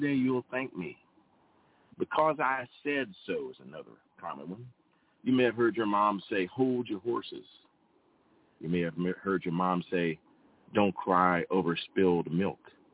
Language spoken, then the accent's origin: English; Greeneville, Tennessee, United States; in my hometown of 2,000 people in Greenville, Tennessee, where everyone knows everyone and everyone knows your phone number